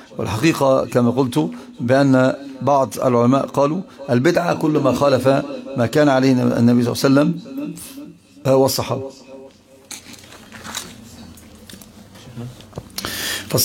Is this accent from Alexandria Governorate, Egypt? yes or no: yes; Alexandria, Alexandria Governorate, Egypt; أنت طلع بمنظرين عندنا في اسكندرية